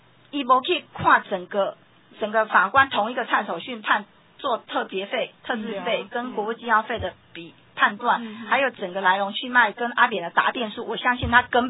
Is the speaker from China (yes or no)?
no; Taiwan; 这个这就是我们台湾人最多啊最多一个对一个迷失一个危机在这里、